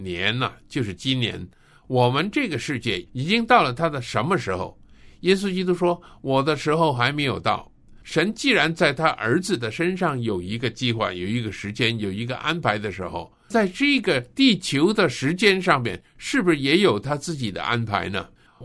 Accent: Russia; Chinese is a second language; 在我们俄罗斯人手上那个最强烈的核子武器

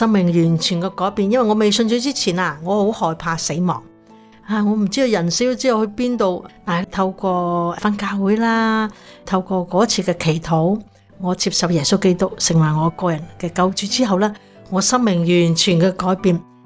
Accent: Hong Kong; also born or lived in Toronto, Canada; now in Amsterdam, Netherlands; 我本身是出生在香港的，我的父母有七个细蚊仔，我排行第六。在我中学三年班的时候，感谢主我有机会信了耶稣。到1992年我就移民到多伦多，

